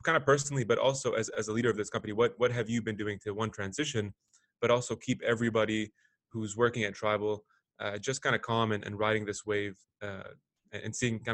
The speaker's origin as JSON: {"language": "English", "country": "Lebanon", "tie": "born or raised there", "moved": "yes", "said": "my background's in the Middle East. I was born in Lebanon. Lived there for probably half my life."}